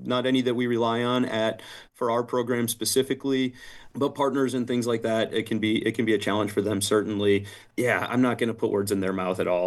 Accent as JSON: {"language": "English", "region": "Wisconsin", "country": "United States", "tie": "born or raised there", "lives_now": "Havana, United States", "said": "I grew up in Wisconsin and attended, my undergrad was at University of Wisconsin-Stevens Point, but then I've been in Illinois since about 2004"}